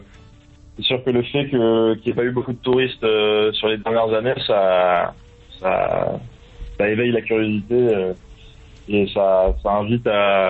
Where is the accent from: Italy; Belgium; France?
France; c'est en tant que Français